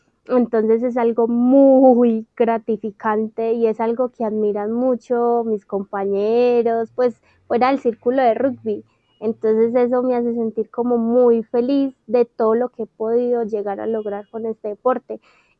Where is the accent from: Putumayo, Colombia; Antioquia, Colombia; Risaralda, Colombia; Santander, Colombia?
Antioquia, Colombia; No, pero soy de Antioquia.